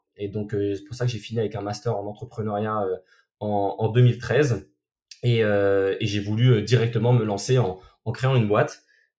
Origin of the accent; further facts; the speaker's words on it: Rennes, Brittany, France; moi je suis rennais d'origine, j'ai 35 ans, j'ai fait on va dire un peu toute ma scolarité là-bas.